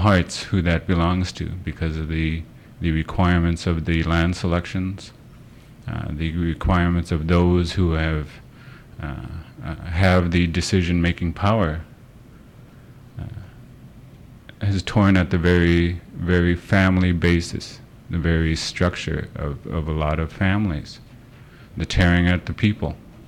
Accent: Sitka, Alaska, United States; I spoke that I was from Southeast, from Sitka.

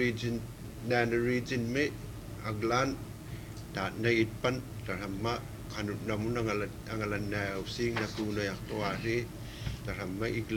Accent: Shungnak, Alaska, United States; and I'm from Chungnak.

